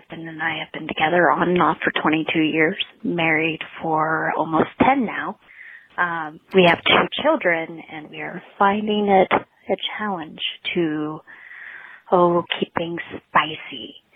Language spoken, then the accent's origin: English; Pacific Northwest, United States; I'm from the Pacific Northwest.